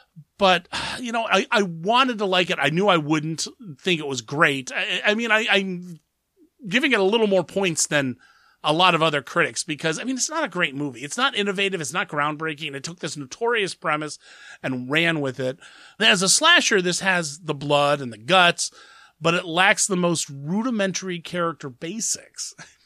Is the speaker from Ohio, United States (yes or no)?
yes; Columbus, Ohio, United States; There was a person in my hometown in Columbus, Ohio.